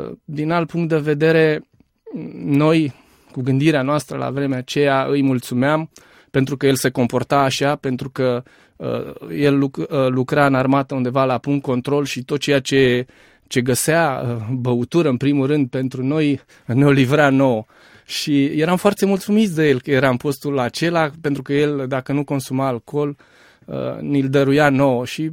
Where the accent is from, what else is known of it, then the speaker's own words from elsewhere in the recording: Bucharest, Romania; Sunt din București, am crescut în București și în continuare locuiesc în București.